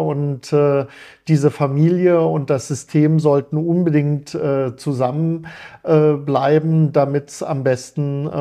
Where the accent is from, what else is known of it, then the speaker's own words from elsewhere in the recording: Baden-Baden, Baden-Württemberg, Germany; Also ich komme aus Baden-Baden. Vielleicht ist das der Grund.